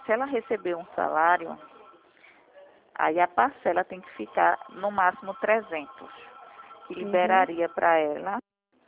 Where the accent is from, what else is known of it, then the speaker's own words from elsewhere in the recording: Recife, Pernambuco, Brazil; Não, eu sou de Recife.